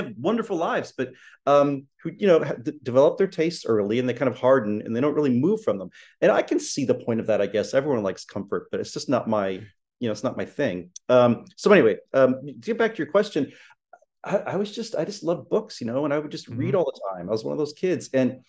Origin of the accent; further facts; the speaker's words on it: Florida, United States; I grew up in Florida, and it was in the 70s and everyone ate the same kind of food, you know, beef stroganoff and, you know, just basic American.